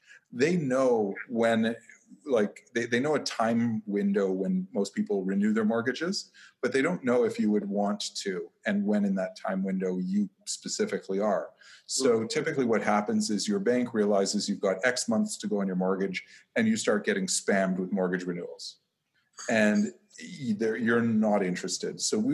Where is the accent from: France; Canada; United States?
Canada; I'm a Canadian, but I look at Fox News as kind of they're feeding their base the information that they assume their base wants to hear.